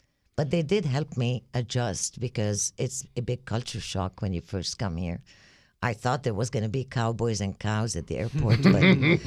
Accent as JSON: {"language": "English", "country": "Lebanon", "said": "Lebanon is a very small country in the Middle East."}